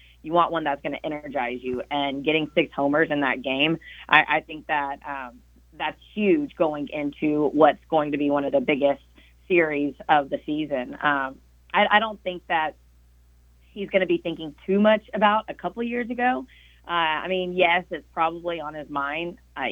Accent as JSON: {"language": "English", "town": "Nashville", "region": "Tennessee", "country": "United States", "tie": "born or raised there", "also_born_or_lived": "Orlando, United States", "said": "Since I grew up in Nashville, I think that I really do blame that because I grew up in Nashville."}